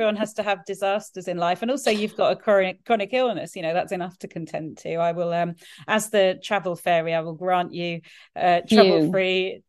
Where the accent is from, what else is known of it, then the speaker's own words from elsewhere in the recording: Spain; I grew up in Spain and moved there when we were 7. We went down on the coach.